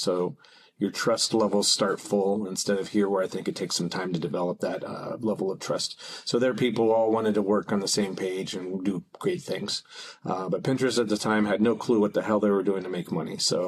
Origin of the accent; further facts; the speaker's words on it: Santa Cruz, California, United States; also born or lived in Colorado, United States; So I went to high school in Colorado, but I grew up in Santa Cruz, California.